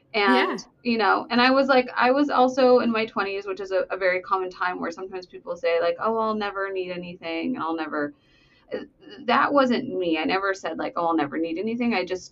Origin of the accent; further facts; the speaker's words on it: Los Angeles, California, United States; And then when I was, and I'm from Los Angeles.